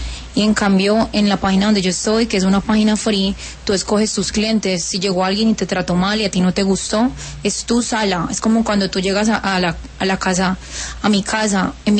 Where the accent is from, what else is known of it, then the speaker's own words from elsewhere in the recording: Caucasia, Antioquia, Colombia; En el pueblo de donde yo soy de Caucasia, Antioquia.